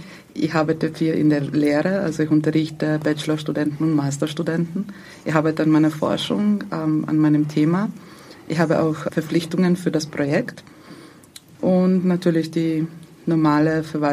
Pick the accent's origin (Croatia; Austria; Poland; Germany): Croatia; Zagreb, City of Zagreb; Ich komme aus Zagreb, aus Kroatien.